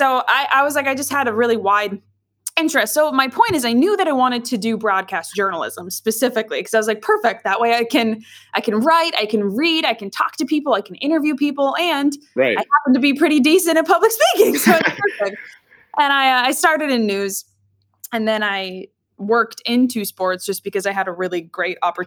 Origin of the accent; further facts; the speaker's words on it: St. Cloud, Minnesota, United States; And I grew up in St. Cloud, Minnesota. And St. Cloud is about an hour and a half from the Minneapolis-St. Paul area.